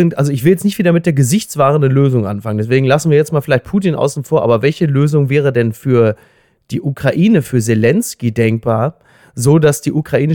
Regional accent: Germany; Und als Deutscher interessiert mich natürlich speziell, wie wir denn so rüberkommen.

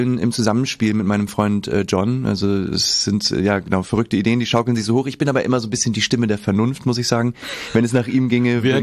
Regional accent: Hesse, Germany; also born or lived in Giessen / Mainz / Berlin; In Hessen bin ich aufgewachsen und bin dann so immer schrittweise in größere Städte, also erst nach Gießen zum Studieren, dann nach Mainz, dann nach Berlin, und jetzt bin ich aber wieder aus der großen Stadt zurück aufs Land.

